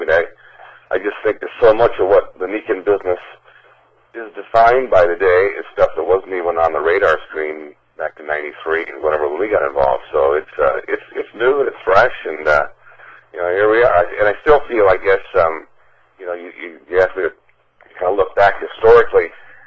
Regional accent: Alaska, United States; born there; I was born in Alaska. My mom and dad were missionaries

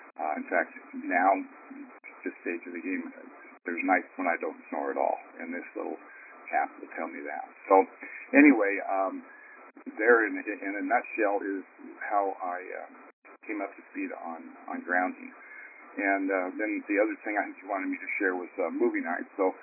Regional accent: California, United States; I'm in the 60s, I grew up in the Bay Area

